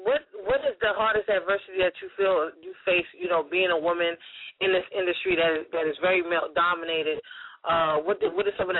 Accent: Nigeria; I'm Nigerian, so I seen a little African names in there.

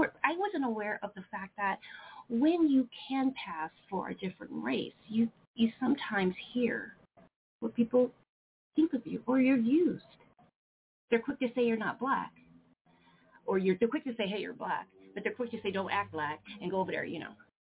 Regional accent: Midwest, United States; We're from the Midwest.

